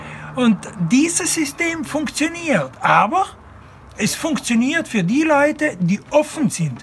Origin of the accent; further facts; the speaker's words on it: Bolzano, Trentino-Alto Adige, Italy; ich komme aus Bozen, Südtirol